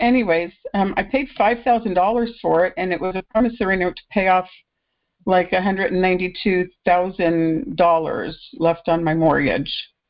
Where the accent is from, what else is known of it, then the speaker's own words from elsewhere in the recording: Alaska, United States; I'm from Alaska.